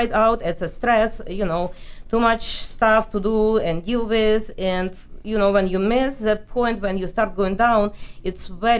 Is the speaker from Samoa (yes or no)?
no; Russia; accent: Russian; English is a second language; now in United States; And me being immigrant, you know, with actually you can probably hear my Russian accent still very heavy.